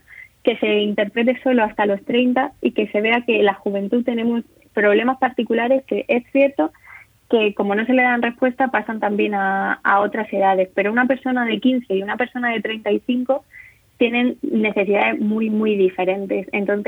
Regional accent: Beniel, Region of Murcia, Spain; Eso es, soy de Beniel.

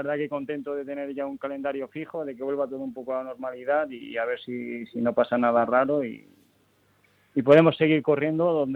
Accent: Region of Murcia, Spain; llegué el viernes de Andorra a pasar aquí unos días, estar aquí con mis padres, con mis hermanos, disfrutar un poco de mi pueblo, de las carreteras de Murcia

